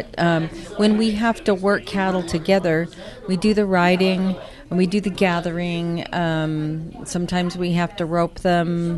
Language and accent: English; Colorado, United States; moved away; But I was raised in Colorado.